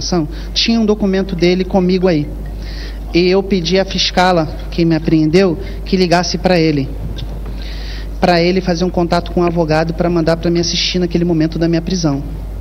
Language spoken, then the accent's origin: Portuguese; Rio de Janeiro, Brazil; Eu sou nascido e criado no Morro do Urubu.